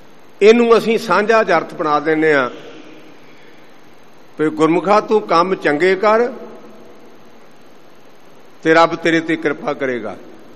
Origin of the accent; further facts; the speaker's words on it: Bhure Kona, Punjab, India; ਜਿਵੇਂ ਮੇਰਾ ਪਿੰਡ ਭੂਰੇ ਕੋਨਾ ਤੇ ਮੈਨੂੰ ਮੰਜੀ ਸਾਹਿਬ ਵਾਲੇ ਕਹਿਣ ਲੱਗ ਪਏ, ਜੇ ਇੱਥੇ ਨਾ ਆਉਂਦਾ ਤੇ ਮੰਜੀ ਸਾਹਿਬ ਕਿਹਨੇ ਕਹਿਣਾ ਸੀ